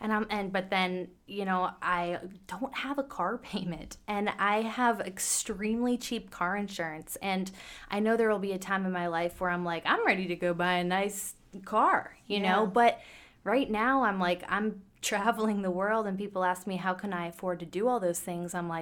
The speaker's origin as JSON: {"language": "English", "country": "United States", "said": "But it's like we're so American, you know. Yeah. So we're like, whoa, Eiffel Tower."}